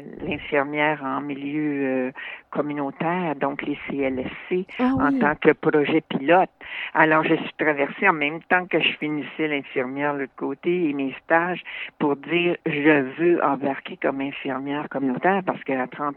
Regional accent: Quebec, Canada; moi j'étais du Québec et j'étais dans l'Outaouais, alors tu sais, d'un bord de la rivière et de l'autre bord de la rivière

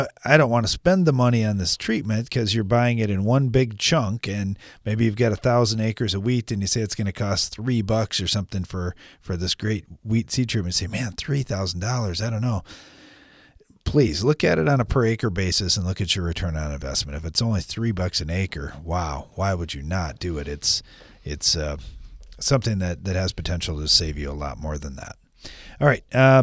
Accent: Texas, United States; I'm from Central Texas.

